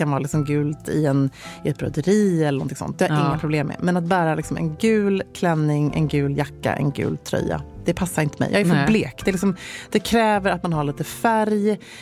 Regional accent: Luleå, Norrbotten County, Sweden; born there; Men jag föddes ju 1976 i Luleå.

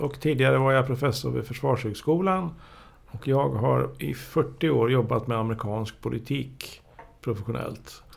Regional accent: Sweden; jag är svensk trots allt.

